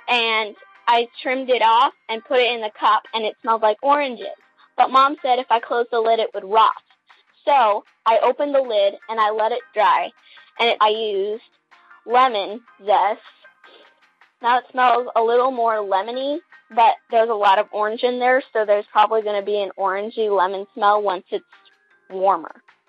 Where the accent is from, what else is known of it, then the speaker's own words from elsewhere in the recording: Arlington, Texas, United States; from Arlington, Texas.